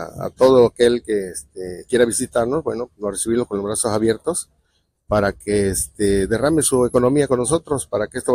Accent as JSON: {"language": "Spanish", "country": "Mexico", "said": "un orgullo para nosotros como mexicanos."}